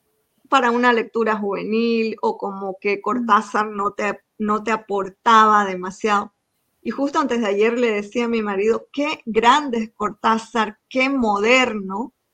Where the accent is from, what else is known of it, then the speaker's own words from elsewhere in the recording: Montero, Santa Cruz, Bolivia; soy de Montero, muy de provincia